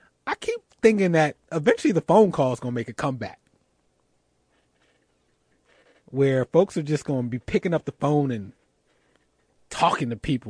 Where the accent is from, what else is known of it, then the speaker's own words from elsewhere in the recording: Philadelphia, Pennsylvania, United States; who is an NFL player for my hometown Philadelphia Eagles